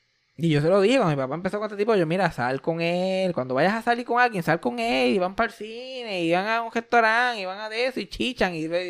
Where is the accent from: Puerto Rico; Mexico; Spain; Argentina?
Puerto Rico; No somos una familia puertorriqueña súper normal.